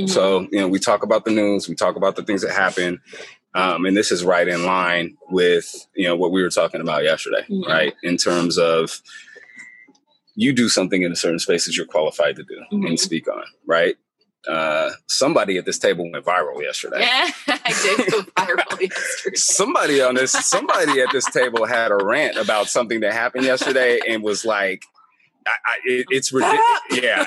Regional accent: Portland, United States; I grew up in Portland. I'm used to being the one of only or less in this space.

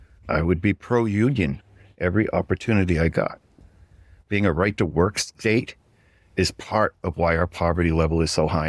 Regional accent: New England, United States; also born or lived in the South; I spent most of my life in New England. I was born in the South, but my dad was in the Navy, so we moved back up to New England. I lived there most of my life.

